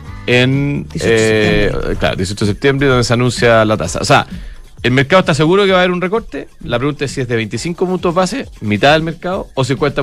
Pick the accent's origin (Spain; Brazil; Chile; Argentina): Chile; como chileno, indirectamente o directamente propietario de Enami, a través del fisco de Chile